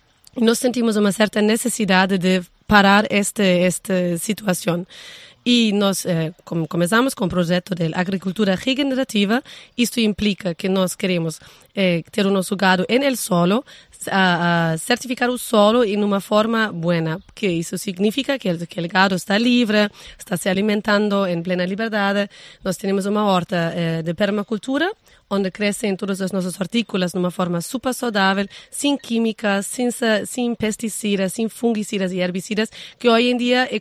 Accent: Berlin, Germany; Spanish is a second language; yo soy alemana, yo soy de Berlín.

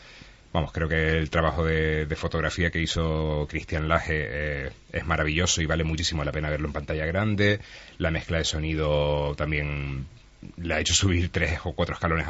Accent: Canary Islands, Spain; accent: Canarian; a mí se me ocurre que aquí tenemos un acento canario sin complejos

